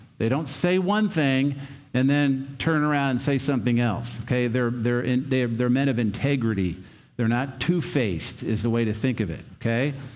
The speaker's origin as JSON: {"language": "English", "region": "Pennsylvania", "country": "United States", "tie": "born or raised there", "said": "when we grew up in Pennsylvania, you guys don't have a lot of it here."}